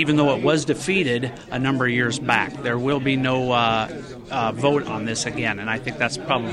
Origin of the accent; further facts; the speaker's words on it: Lytton, Iowa, United States; Lytton. Yes, I'm out by Lytton.